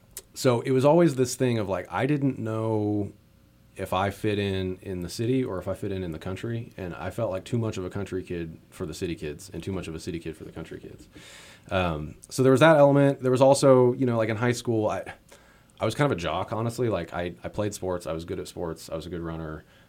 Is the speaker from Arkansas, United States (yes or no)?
yes; Arkansas, United States; a lot of country was on the radio as a kid growing up in Arkansas and more like rural environments.